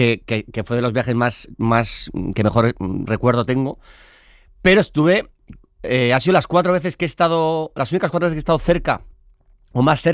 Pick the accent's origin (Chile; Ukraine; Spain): Spain; San Sebastián, Basque Country; yo soy de Donosti, soy de hombre de mar, o sea, yo he nadado toda mi vida.